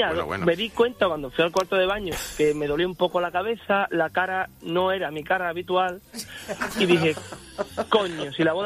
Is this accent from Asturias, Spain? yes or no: no; Zafra, Extremadura, Spain; licor de bellota, soy de Zafra. Y aquí en Extremadura, licor de bellota